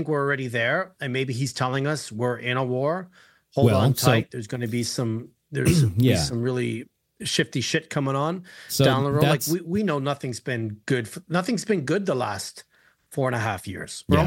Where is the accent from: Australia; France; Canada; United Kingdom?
Canada; being Canadian